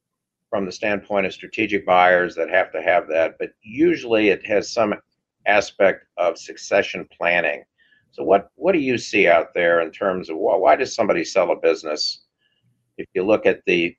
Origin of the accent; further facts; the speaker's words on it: St. Louis, Missouri, United States; I'm always proud of my hometown, St. Louis